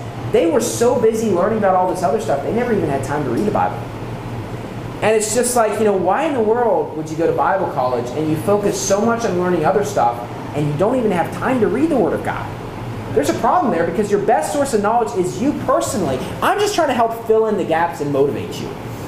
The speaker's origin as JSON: {"language": "English", "region": "West Virginia", "country": "United States", "tie": "born or raised there", "said": "but at least toward where I grew up in West Virginia, everybody went to Hiles Anderson."}